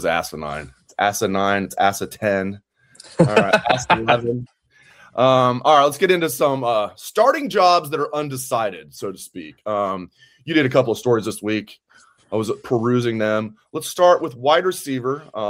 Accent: Dayton, Ohio, United States; I never met any Dayton Flyer fans growing up in Dayton that weren't Dayton grads, right?

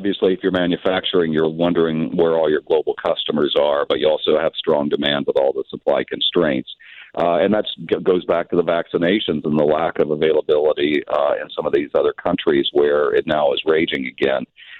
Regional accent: Maryland, United States; They're high in my home state of Maryland

